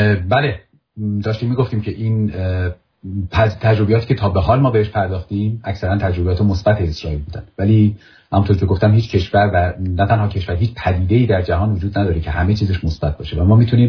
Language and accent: Persian; Iran; من به عنوان یک ایرانی که کشور و مردم اسرائیل رو دوست دارم